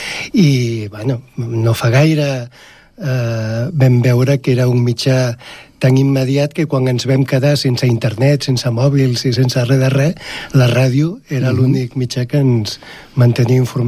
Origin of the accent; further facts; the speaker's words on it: Barcelona, Catalonia, Spain; now in Terrassa, Spain; jo sóc de Gràcia, de Barcelona, tot i que ja fa més de 20 anys que visc a Terrassa